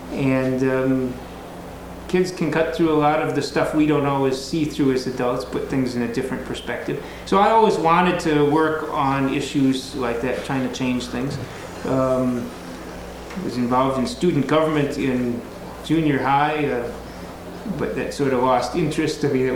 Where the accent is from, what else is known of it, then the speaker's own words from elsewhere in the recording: Chicago, Illinois, United States; We grew up near Cicero in Chicago, which Martin Luther King described as the most hateful community he saw.